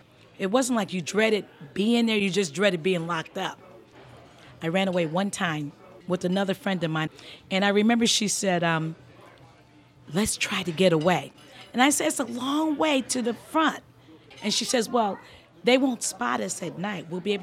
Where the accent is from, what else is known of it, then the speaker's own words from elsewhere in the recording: Rochester, New York, United States; I grew up in Rochester, New York.